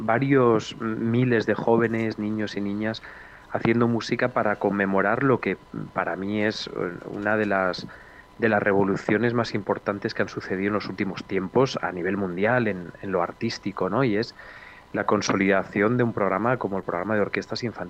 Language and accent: Spanish; Valencia, Valencian Community, Spain; Mi formación instrumental se originó en la tradición antigua, tradición de bandas de música de Valencia, que es de donde yo soy originario, y ya de muy niño tocaba la flauta travesera en una banda de música